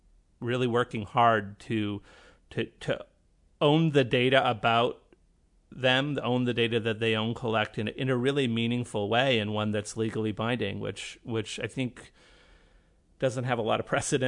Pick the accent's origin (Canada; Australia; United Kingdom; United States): Canada; And I'm Canadian, so I can be utopian and say these things.